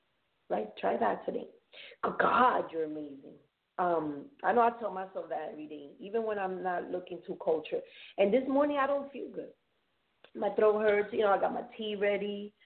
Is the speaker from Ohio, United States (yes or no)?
no; New York City, New York, United States; So I grew up in the Bronx in the concrete jungle.